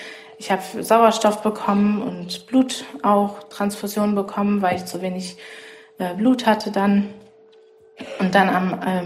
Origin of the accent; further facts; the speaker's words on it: Hüllhorst, North Rhine-Westphalia, Germany; ich bin 18 Jahre, ich komme aus der Gemeinde Hüllhorst